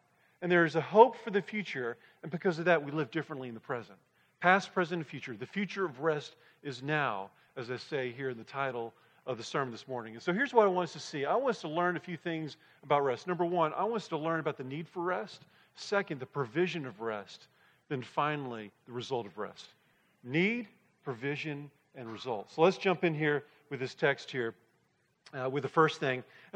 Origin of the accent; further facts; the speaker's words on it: Texas, United States; I'm originally from Texas